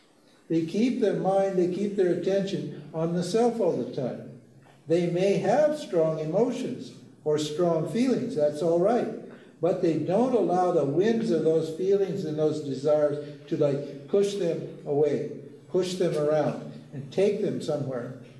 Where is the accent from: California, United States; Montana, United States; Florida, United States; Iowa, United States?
Montana, United States; But I came from Montana. I was a fisherman and I had a small boat, a raft.